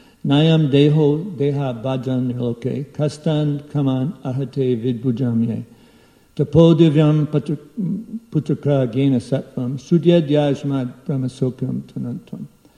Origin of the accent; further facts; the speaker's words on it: Nashville, Tennessee, United States; And I'd say, "Well, I'm from Nashville."